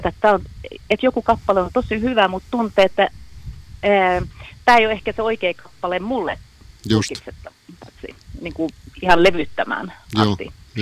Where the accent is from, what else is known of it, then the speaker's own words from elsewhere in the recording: Sweden; born there; Finnish is a second language; kun kuitenkin olen syntynyt Ruotsissa, niin tietenkin ruotsin kieli on vielä vahvempi mulla.